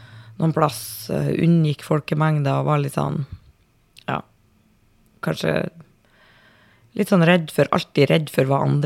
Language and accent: Norwegian; Mosjøen, Nordland, Norway; moved away as an adult; now in Hamar, Norway; jeg kommer fra Mosjøen. Jeg er jo på papiret voksen. Ja, jeg har akkurat fylt 41.